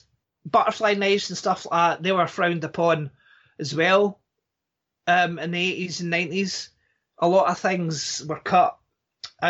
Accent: Scotland, United Kingdom; See, being Scottish, like just sitting here and not celebrating Thanksgiving

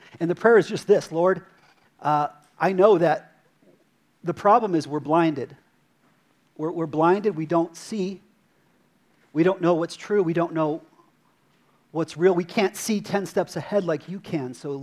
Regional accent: Prescott Valley, Arizona, United States; accent: Prescott Valley; This is my Prescott Valley accent, so forgive me, Bible scholars.

